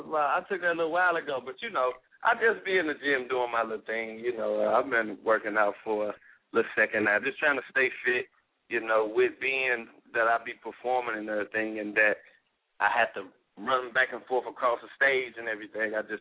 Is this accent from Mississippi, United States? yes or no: no; St. Louis, Missouri, United States; All right, well, where I'm from St. Louis, Missouri. North side city of St. Louis, Missouri on the north side. Walnut Park, you know, area I'm from, hood I'm from